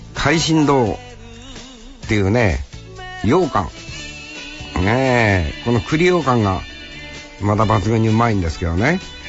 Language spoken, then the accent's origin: Japanese; Kitami, Hokkaido, Japan; で、俺の青春、北見。